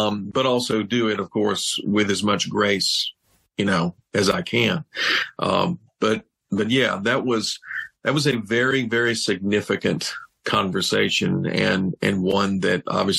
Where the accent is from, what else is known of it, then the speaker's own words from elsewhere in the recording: Georgia, United States; And I was in my home state of Georgia.